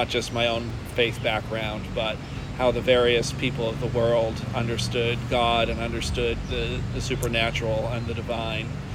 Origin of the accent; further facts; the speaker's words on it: Stratford, Connecticut, United States; Well, I grew up in Stratford, Connecticut, which is a large town of over 50,000 people on Long Island Sound.